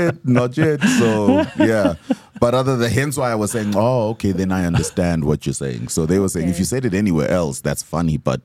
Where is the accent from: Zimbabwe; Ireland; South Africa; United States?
Zimbabwe; I'm from Zim, so I can speak Zulu, but you can tell my Zulu is not here.